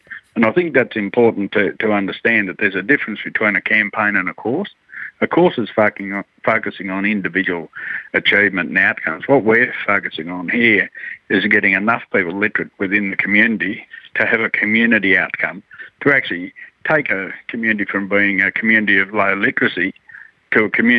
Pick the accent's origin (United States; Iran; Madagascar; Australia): Australia; Brewarrina, New South Wales; And, I'm from Brewarrina, and I'm intimately aware of some of those issues and concerns that we have.